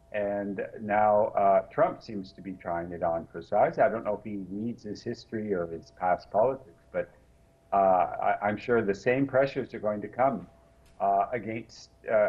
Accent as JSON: {"language": "English", "country": "Canada", "said": "And I'm from Canada"}